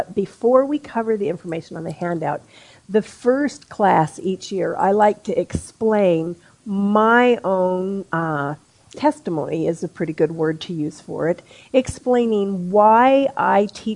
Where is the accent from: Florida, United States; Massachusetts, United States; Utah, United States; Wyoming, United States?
Utah, United States; Logan; in a very, very religious family in Logan, Utah, a number of years ago. And at the time that I was growing up in Logan in the 60s, Logan was about 86% LDS.